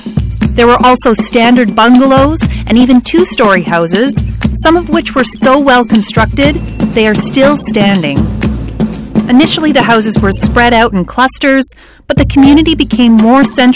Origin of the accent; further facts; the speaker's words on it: Alberta, Canada; Me, I'm from Alberta, with family ties to Lac St. Anne, a mostly Métis community.